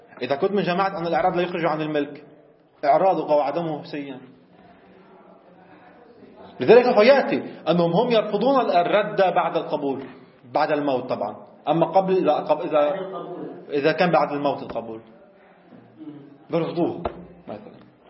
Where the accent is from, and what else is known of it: Lebanon